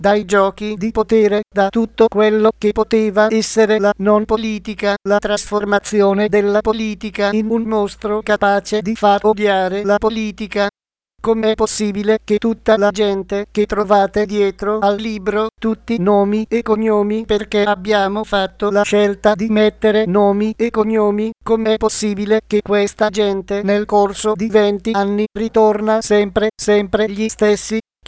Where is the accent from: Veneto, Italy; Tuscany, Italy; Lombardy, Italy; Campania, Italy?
Campania, Italy; Naples; sono un napoletano, sono un giornalista e con altri colleghi giornalisti campani ho scritto un libro